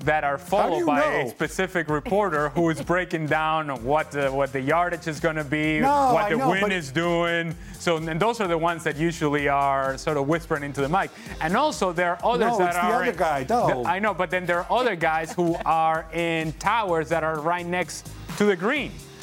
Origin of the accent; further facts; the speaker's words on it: Venezuela; I grew up with baseball in Venezuela.